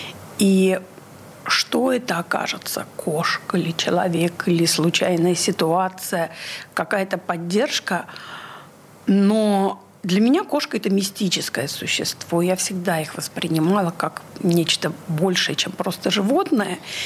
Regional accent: Saint Petersburg, Russia; Да, я петербургский режиссер, я петербурженка, которая выросла на балете

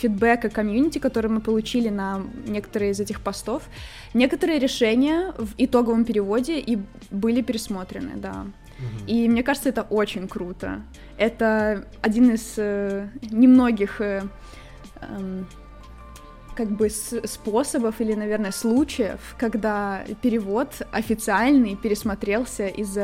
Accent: Belarus; я просто белоруска.

